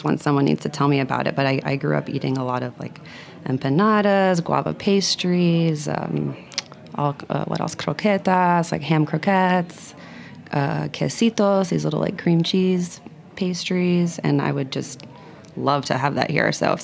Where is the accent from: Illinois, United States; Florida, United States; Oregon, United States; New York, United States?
Florida, United States; And I grew up in Central Florida, which, to be frank, was a little bit of a culinary wasteland when I was younger.